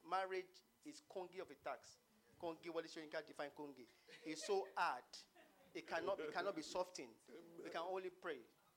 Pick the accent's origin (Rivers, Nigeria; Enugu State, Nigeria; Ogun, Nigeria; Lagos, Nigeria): Ogun, Nigeria; Remo; In my village, I'm from Remo.